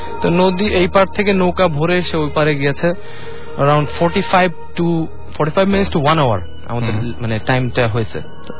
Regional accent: Sylhet, Sylhet Division, Bangladesh; আমি আমার ফ্রেন্ডদেরকে নিয়ে সিলেট গেলাম আমার গ্রামের বাড়িতে।

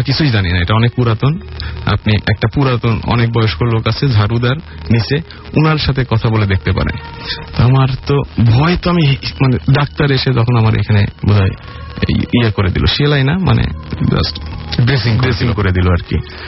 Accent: Pabna, Rajshahi Division, Bangladesh; আমার দেশের বাড়ি হচ্ছে পাবনা, তো আমাদের একটা আম গাছ ছিল বড় বাড়ির সামনে।

